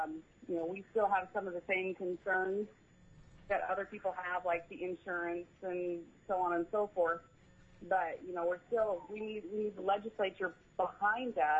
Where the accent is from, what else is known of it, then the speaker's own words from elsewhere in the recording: Delta Junction, Alaska, United States; We're from Delta Junction.